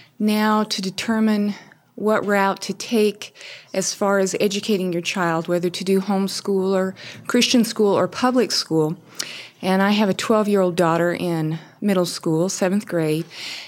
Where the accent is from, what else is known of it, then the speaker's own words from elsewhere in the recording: Longmont, Colorado, United States; I'm from Longmont, Colorado.